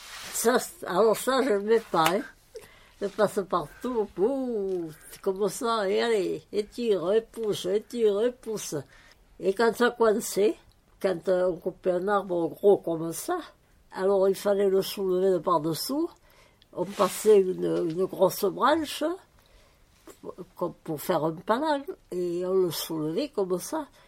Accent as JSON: {"language": "French", "country": "France", "tie": "born or raised there", "said": "En 1926, le 9 février. Je suis née ici à l'Abeille, dans la maison."}